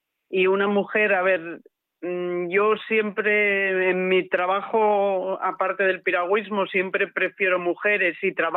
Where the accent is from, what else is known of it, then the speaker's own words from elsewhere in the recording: Asturias, Spain; somos cuatro chicas asturianas con posibilidades de ir a regatas internacionales